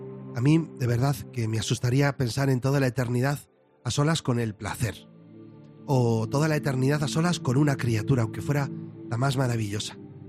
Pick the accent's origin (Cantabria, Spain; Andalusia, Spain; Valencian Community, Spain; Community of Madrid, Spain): Community of Madrid, Spain; San Sebastián de los Reyes; Estos días en mi pueblo, en San Sebastián de los Reyes